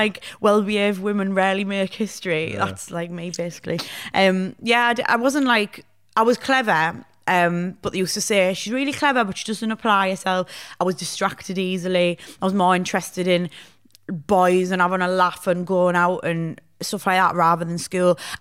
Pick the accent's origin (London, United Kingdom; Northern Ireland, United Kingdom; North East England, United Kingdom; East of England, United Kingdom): North East England, United Kingdom; Hartlepool; also born or lived in Sheffield; while I was in Sheffield, because I moved to Sheffield. I'd never even seen a strip club before. Like, I'm from Hartlepool.